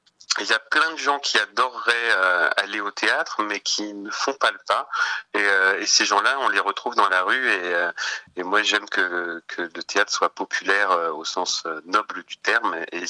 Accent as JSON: {"language": "French", "region": "Hauts-de-France", "country": "France", "tie": "born or raised there", "said": "j'ai grandi en milieu rural, j'ai senti que je n'avais pas été touché par la culture dans l'endroit où j'ai grandi, en Picardie"}